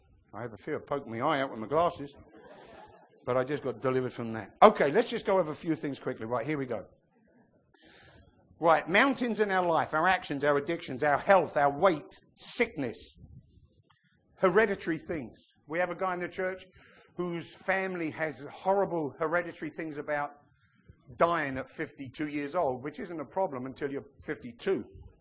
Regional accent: England, United Kingdom; There's one thing, you see, I'm English. And believe it or not, apart from two Englishmen I know, me and Andy, the English are quiet. We're reticent.

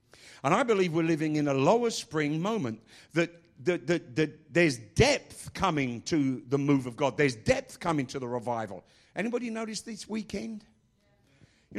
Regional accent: England, United Kingdom; I'm English.

